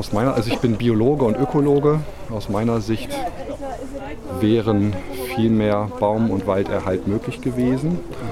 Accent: Freiburg, Baden-Württemberg, Germany; als Freiburger finde ich das sehr traurig.

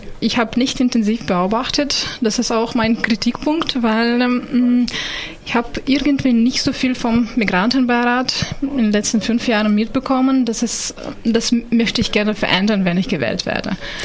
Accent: Ukraine; ich komme aus der Ukraine

